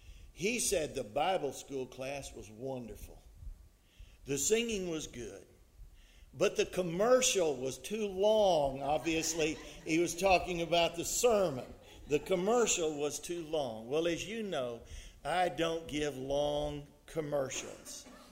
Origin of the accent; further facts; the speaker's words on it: Port Lavaca, Texas, United States; I was born and raised in Port Lavaca. I was the prodigal that came home. I was born, in fact, in the hospital up here on Virginia Street, but it's been remodeled since then. I went to high school in this school building behind us.